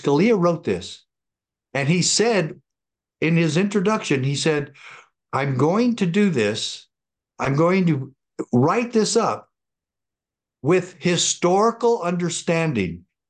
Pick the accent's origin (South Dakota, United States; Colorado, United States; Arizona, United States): Arizona, United States; I was the elected sheriff of Graham County, Arizona, my hometown, where my dad served as an FBI agent.